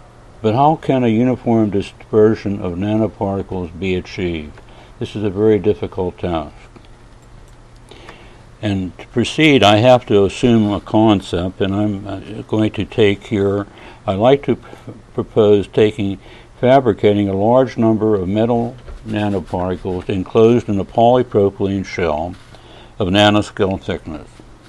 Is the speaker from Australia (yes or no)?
no; United States; now in Hong Kong; I'm an American living in Hong Kong